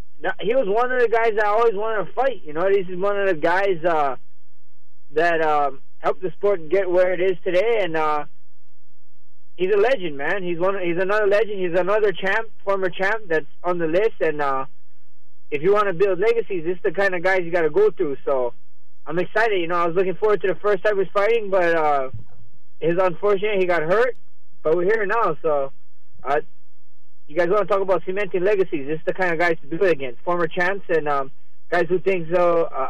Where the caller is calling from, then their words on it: Oahu, Hawaii, United States; I'm in Hawaii, the beautiful island of Oahu, baby.